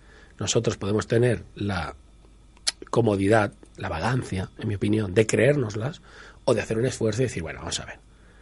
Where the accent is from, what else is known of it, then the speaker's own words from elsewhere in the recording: Barcelona, Catalonia, Spain; desde Barcelona, mi ciudad natal